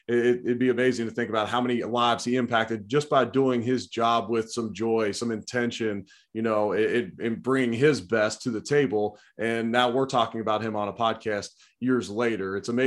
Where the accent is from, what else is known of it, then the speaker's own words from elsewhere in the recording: Cincinnati, Ohio, United States; so I grew up in Cincinnati where the Jeff Ruby's were started, but I never got to go.